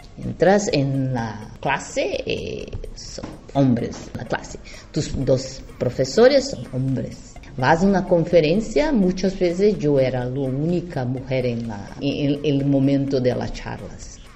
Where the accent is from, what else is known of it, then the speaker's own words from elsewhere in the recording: Brazil; soy latinoamericana y la ciencia se hace en el mundo, y para el mundo nosotros latinos de Brasil no somos players